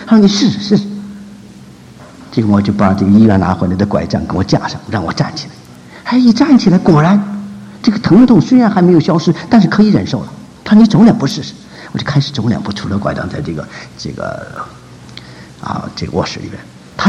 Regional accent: China; 那作为一个中国人，看着中国的强大起来，过去的屈辱都去掉了，当然很高兴。但是作为一个基督徒，心里也担心了。

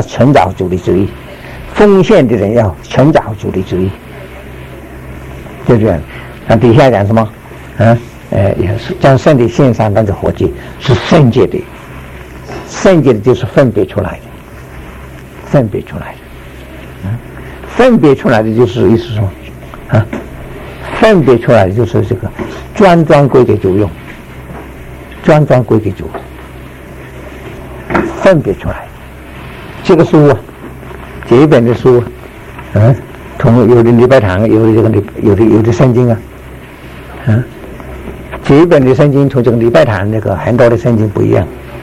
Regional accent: China; 也没有说我是中国人不好用

